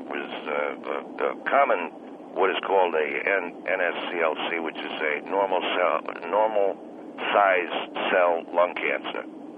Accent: United States; As an American, to smoke a cigarette, there's no law against smoking cigarettes in commercials.

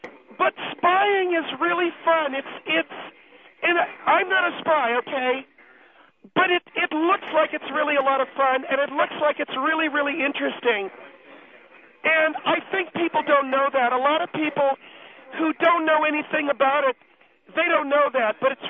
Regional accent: United States; I'm an American, and I would never do anything to hurt my country.

